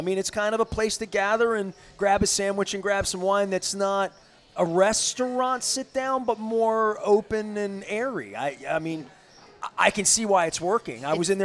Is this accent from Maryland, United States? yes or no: yes; Dundalk, Maryland, United States; I'm a Dundalk guy.